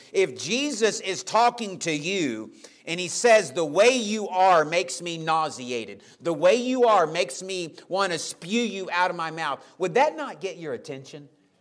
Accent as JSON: {"language": "English", "region": "Texas", "country": "United States", "said": "I mean, we're from the Panhandle of Texas. We have like cottontail rabbits."}